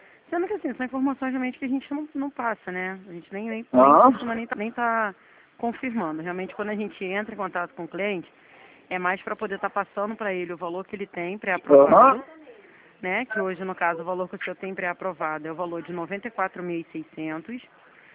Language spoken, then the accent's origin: Portuguese; Rio de Janeiro, Brazil; sou do Rio.